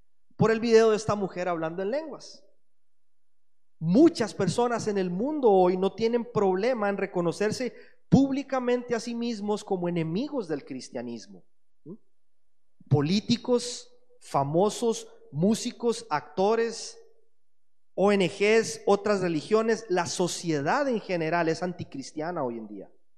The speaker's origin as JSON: {"language": "Spanish", "country": "Costa Rica", "said": "Hace 4 años, por ejemplo, en Costa Rica, en mi país"}